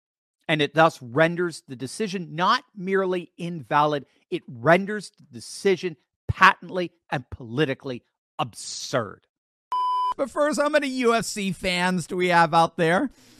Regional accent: United Kingdom; I like trifle. I'm British.

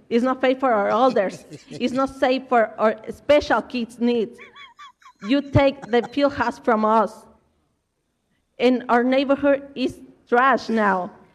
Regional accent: Chicago, Illinois, United States; English is a second language; I'm from Gage Park neighborhood.

